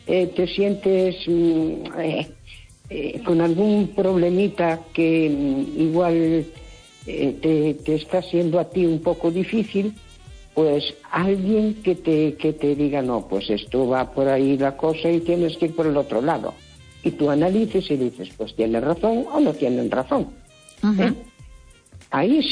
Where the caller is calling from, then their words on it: Santiago de Compostela, Galicia, Spain; de Santiago.